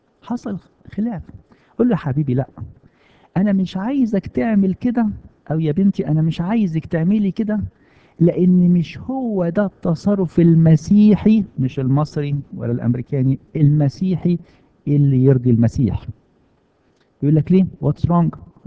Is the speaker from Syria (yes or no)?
no; Egypt; احنا بما اننا درسنا في مصر وكبرنا في مصر وتربينا في مصر واشتغلنا في مصر وعشنا الجزء الاول من حياتنا كله في مصر